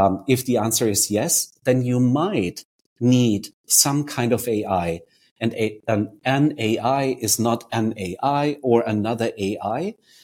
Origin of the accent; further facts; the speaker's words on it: Germany; English is a second language; maybe you can tell by my accent that I'm German. I know you, Arman, remember that. So I'm German, and Germans are famously boring.